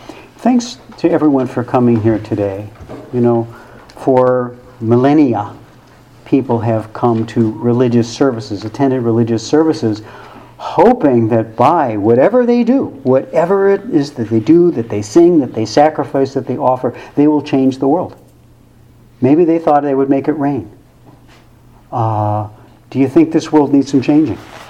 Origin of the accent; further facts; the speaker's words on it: Illinois, United States; Growing up in Illinois, I had heard about rivers like crystal, but it was hard to imagine them looking like anything but molasses.